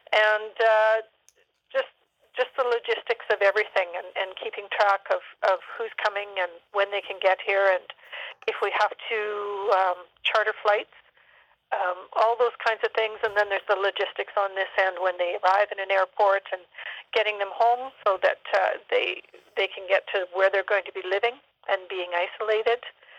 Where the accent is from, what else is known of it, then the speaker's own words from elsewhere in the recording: Canada; Food safety is something that we all take very seriously as Canadian producers.